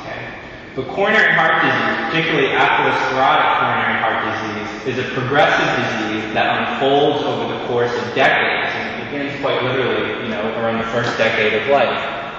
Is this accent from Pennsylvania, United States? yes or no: yes; Pittsburgh, Pennsylvania, United States; And I'm being from Pittsburgh